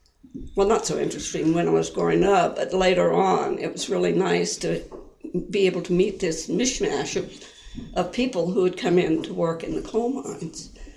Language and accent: English; West Virginia, United States; Well, I was born in West Virginia.